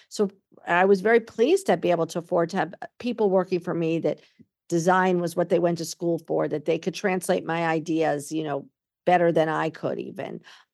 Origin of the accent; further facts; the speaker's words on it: East Hampton, New York, United States; and I grew up on Lily Pond Lane. And this is a very, very, very beautiful part of East Hampton, basically on the beach.